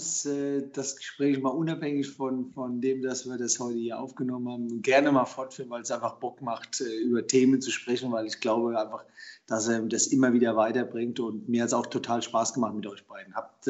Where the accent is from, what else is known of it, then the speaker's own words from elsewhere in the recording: Germany; born there; Mein Herkunftsland ist Italien, meine Eltern kamen aus Italien, ich bin in Deutschland geboren.